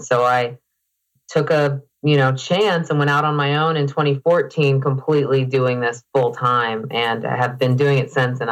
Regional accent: Oklahoma, United States; Well, I grew up in Oklahoma.

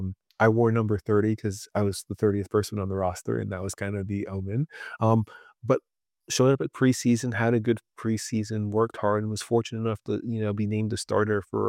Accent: Orlando, Florida, United States; one of Coach Bobby's good friends was the coach at South Florida, and I grew up in Orlando.

